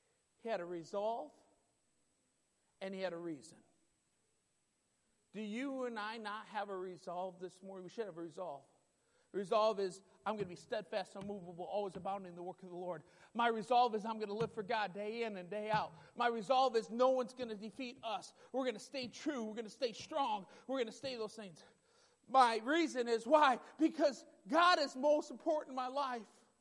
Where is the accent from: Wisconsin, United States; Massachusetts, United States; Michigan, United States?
Michigan, United States; Warren; We grew up in Michigan, and the church we grew up was Faith Baptist of Warren, Michigan.